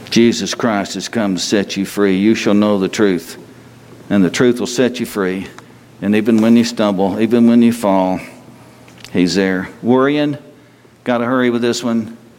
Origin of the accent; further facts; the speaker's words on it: Texas, United States; Where I grew up in North Texas, you don't say, come on, you say, moan.